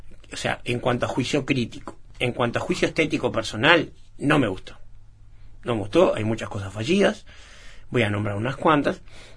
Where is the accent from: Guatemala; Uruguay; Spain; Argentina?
Uruguay; no jóvenes de 25 como los uruguayos tenemos acostumbrados